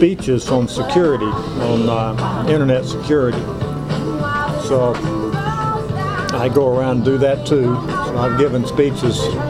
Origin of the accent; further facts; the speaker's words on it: Atlanta, Georgia, United States; I grew up in Atlanta, but back east I tended to get a lot of sinus problems.